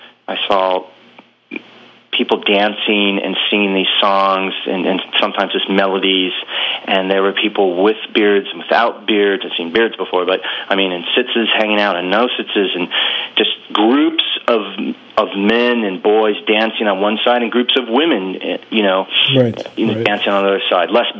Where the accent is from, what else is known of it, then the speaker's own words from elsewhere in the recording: Albuquerque, New Mexico, United States; growing up in Albuquerque, it wasn't the best environment for it.